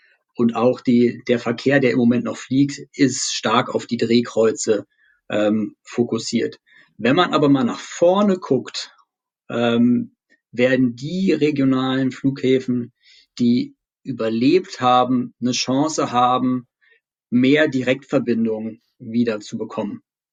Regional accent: Berlin, Germany; Als Berliner hoffen wir natürlich stark darauf.

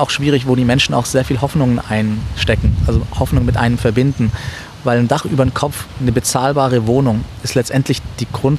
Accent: Ulm, Baden-Württemberg, Germany; ich bin ja in Ulm aufgewachsen und für mich ist Ulm schon auch immer irgendwie noch Heimat, weil dort mein Freundeskreis ist.

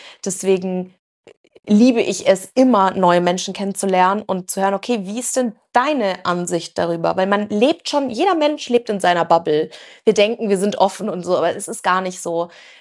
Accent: Germany; born there; meine Eltern kommen ja aus Griechenland, ich bin in Deutschland geboren.

